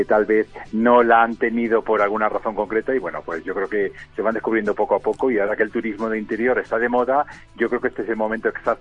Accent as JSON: {"language": "Spanish", "town": "Villafranca de los Caballeros", "region": "Castilla-La Mancha", "country": "Spain", "said": "yo que soy enamorado de mi tierra, yo soy de un pueblecito de Toledo, de Villafranca de los Caballeros"}